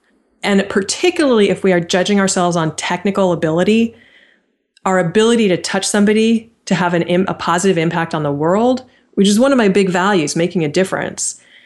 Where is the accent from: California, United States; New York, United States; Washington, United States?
California, United States; Stanford; I grew up right near Stanford University.